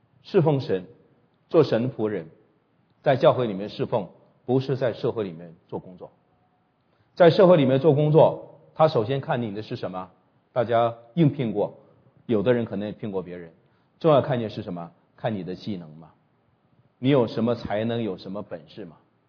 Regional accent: Jiamusi, Heilongjiang, China; 我是55岁了哈，基督徒不怕露年纪的哈，55岁，我生在黑龙江佳木斯，我小的时候我可是吃大饼子长大的啊

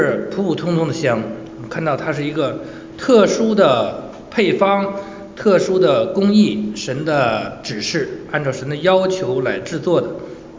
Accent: China; 麝香我们中国人都知道是吧

